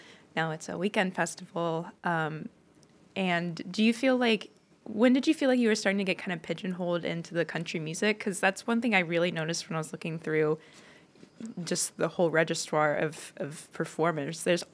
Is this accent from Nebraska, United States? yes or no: no; Charleston, West Virginia, United States; Like, I come from Charleston, West Virginia, which in many people's eyes is a small town